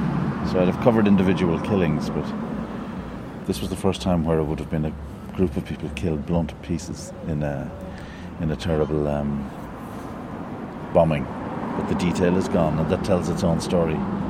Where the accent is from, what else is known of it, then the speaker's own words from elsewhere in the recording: London, United Kingdom; born there; I was born in London.